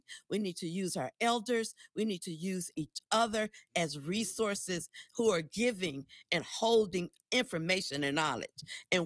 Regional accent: the South, United States; You know, I grew up in the South. My mama would get me to go outside to get the switch.

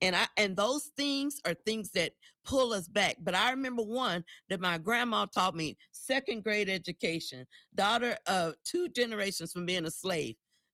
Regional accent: the South, United States; You know, I grew up in the South. My mama would get me to go outside to get the switch.

